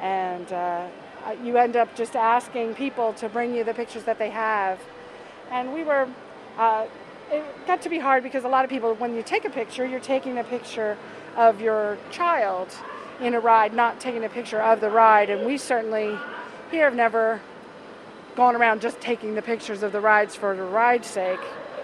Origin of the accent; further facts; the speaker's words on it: Salisbury, Maryland, United States; I'm from Salisbury, but my family really weren't beach people and didn't come to Ocean City much.